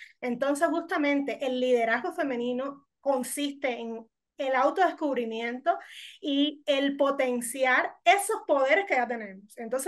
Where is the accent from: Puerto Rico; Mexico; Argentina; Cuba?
Cuba; Porque es muy propia de nosotros los cubanos.